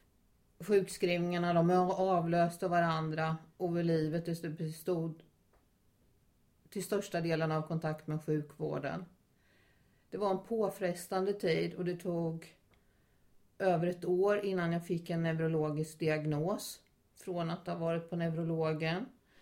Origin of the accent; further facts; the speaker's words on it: Småland, Sweden; Jag är född 1952, uppvuxen i Småland med en god barndom.